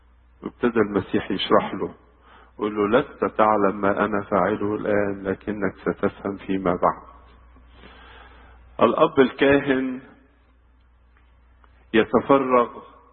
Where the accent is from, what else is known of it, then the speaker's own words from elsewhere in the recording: Egypt; عندنا في مصر يجي يقول لك عايزك يا ابونا خمس دقايق.